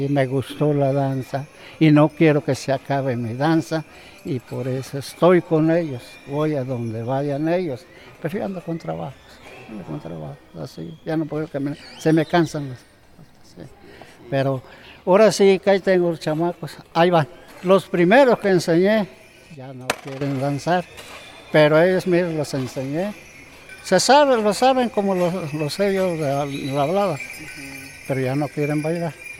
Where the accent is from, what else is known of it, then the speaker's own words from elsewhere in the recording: Pantepec, Puebla, Mexico; Tenía yo 12 años. Ahora tengo 76 años. Venimos de aquí de Pantepec, Puebla.